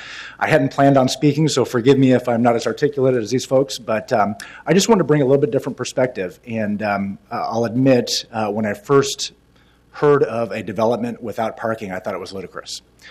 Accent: Seattle, Washington, United States; I'm from Seattle. We've funded a lot of developments up in Seattle.

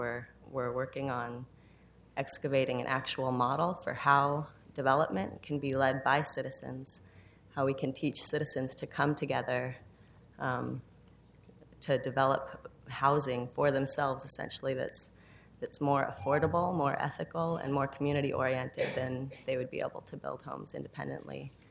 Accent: Portland, Oregon, United States; I'm from Portland. I've lived in Portland for most of my life, for the last 10 years

